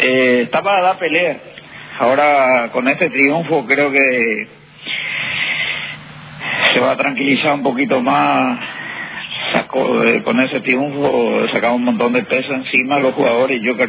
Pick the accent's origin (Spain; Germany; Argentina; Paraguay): Paraguay; Villarrica, Guairá; born there; Sí. Nací en Villarrica.